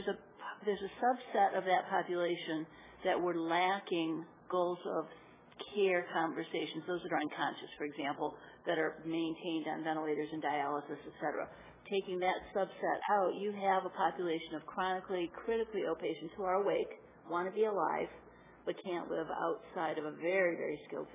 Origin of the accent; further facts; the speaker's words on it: Michigan, United States; I'm from Michigan also. We don't have earthquakes in Michigan, so I wasn't sure what I was detecting.